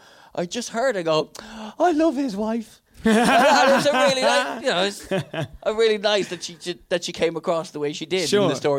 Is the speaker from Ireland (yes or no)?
yes; Ireland; accent: Irish; Even my accent is just sometimes is slightly, although less now, but when I was starting out, my accent was just ever so slightly more Irish.